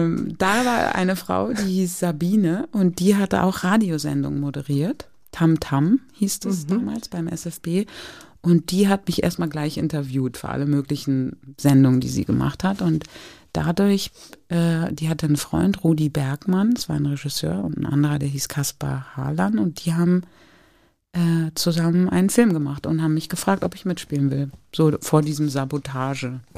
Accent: Berlin, Germany; Also ich bin da gerade zurück nach Berlin gezogen mit meiner Mutter und meiner Schwester. Ich bin in Berlin geboren, da war ich kurz weg und dann ist meine Mutter zurückgezogen. Und wir sind in die Holsteinische Straße gezogen, in Wilmersdorf.

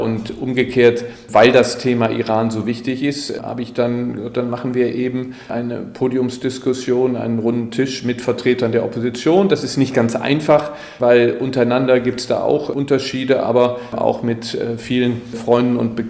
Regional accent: Germany; Also wir sagen als Deutsche oft, also wir waren, nee, das war in erster Linie war das EU

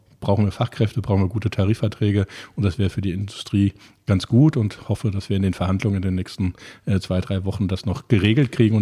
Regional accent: Cologne, North Rhine-Westphalia, Germany; ich bin ja gebürtiger Kölner

